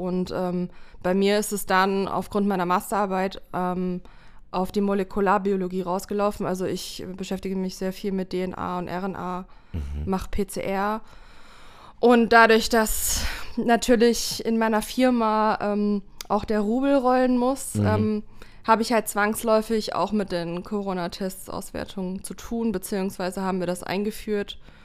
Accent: Germany; also born or lived in Berlin / Hamburg; Eigentlich komme ich aus Deutschland.

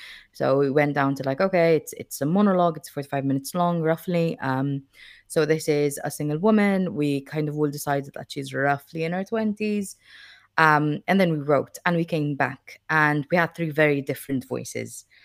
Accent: Rabat, Malta; I come from Rabat, if you've been to Rabat and or if you've grown up there, like I have

